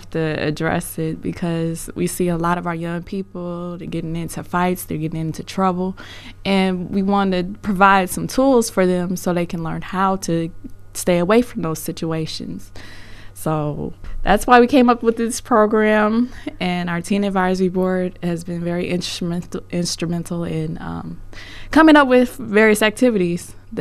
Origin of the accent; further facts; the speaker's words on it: Milwaukee, Wisconsin, United States; I guess growing up in Milwaukee, you know, my mom took me to the library, and I just kind of caught on to it.